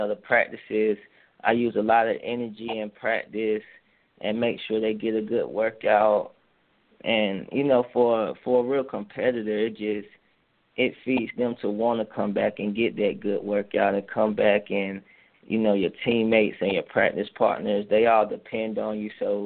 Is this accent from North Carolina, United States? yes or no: yes; Durham, North Carolina, United States; Well, I am from Durham, North Carolina, born and raised. I went to Northern High School, graduated from there in 2008